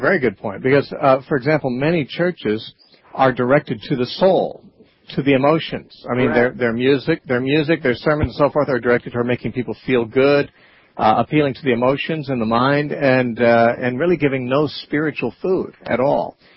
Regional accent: Santa Cruz, California, United States; Our next caller is David from Santa Cruz, my hometown.

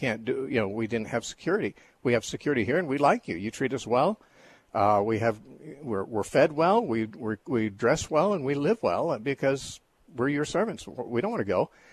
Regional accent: United States; I imbibed it with my mother's milk as an American born and raised in this society.

